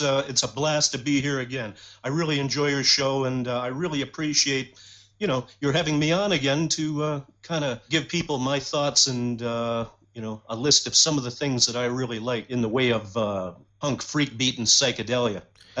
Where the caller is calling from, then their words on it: London, Ontario, Canada; I'm calling in from London, Ontario, Canada. And this is where I've been living for a few decades now, and I'm kind of surrounded by the Great Lakes, very close to Michigan.